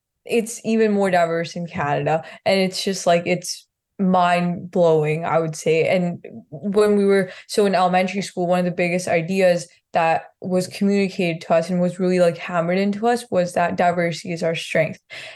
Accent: Punjab, India; I grew up in Punjab, which is sort of in the northern region of India. So in regards to that, I also just went to a private Catholic school. So I knew English growing up

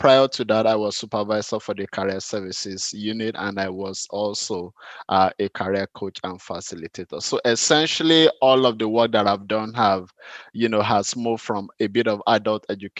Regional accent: Lagos, Nigeria; moved away as an adult; now in Canada; and 7 years ago, I moved to Canada. I was born and raised in Nigeria, and I live most of my life on the streets of Lagos.

